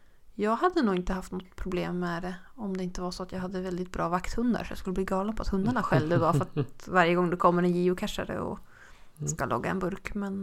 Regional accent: Sweden; Men när vi sa att vi var från Sverige, då dottern på en gång, och bara, åh, jag måste berätta för pappa!

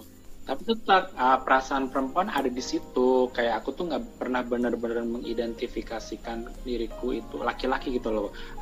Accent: Surakarta, Central Java, Indonesia; now in Jakarta, Indonesia; aku memutuskan untuk meninggalkan rumah untuk mencari kesempatannya lebih baik. Aku merantau ke Jakarta. Oh, by the way, aku dari Solo.

